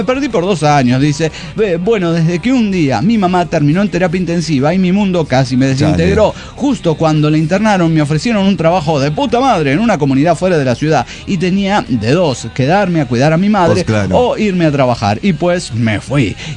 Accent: Michoacán, Mexico; now in United States; Soy originario de Michoacán. Radicado en el estado de Illinois, en la colonia Rosemont, ya hace bastante tiempo que estoy en el gabacho

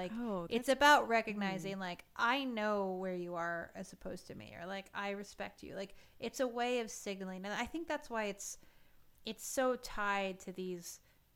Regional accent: United States; I think I'm just saying this as an American.

